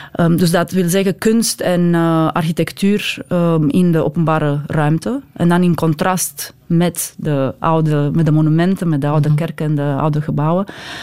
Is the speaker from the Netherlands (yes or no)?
no; Belgium; wij de Belgen, hè? Ik ben ook Belg